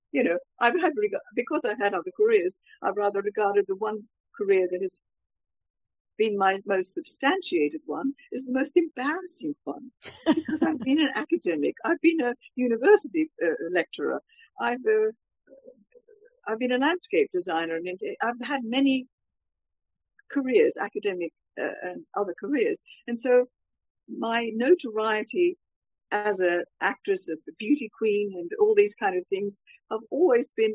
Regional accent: England, United Kingdom; I understood why the German woman said that to us as English people

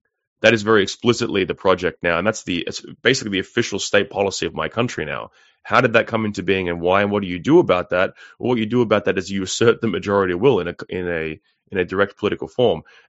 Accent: Australia; as an Australian, to make it more concrete, as an Australian

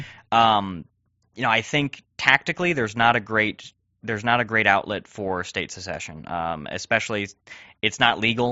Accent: the South, United States; I love the history of the South. I'm a Southerner myself. I'm proud that Texas fought for the Confederacy

